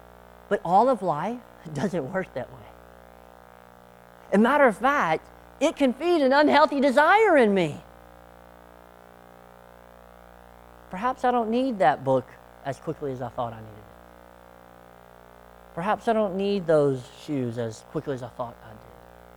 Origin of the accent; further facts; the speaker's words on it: Tennessee, United States; If that's good English, I don't know. I'm from Tennessee, so it works for me.